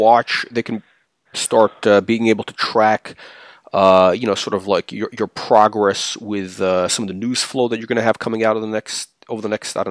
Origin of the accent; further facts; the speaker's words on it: United States; I'm American